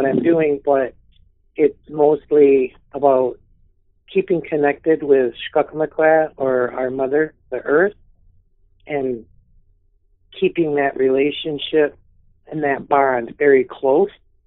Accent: Grand Rapids, Michigan, United States; And I was born in the Washtenong area, the Grand Rapids area, and about the center of the Mitt of the Lower Peninsula.

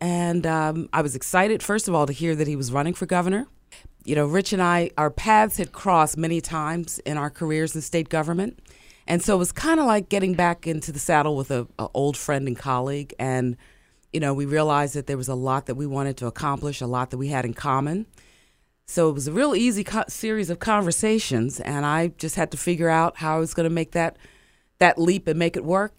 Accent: Baltimore, Maryland, United States; I grew up in Northwest Baltimore in an area called Forest Park to two working class parents.

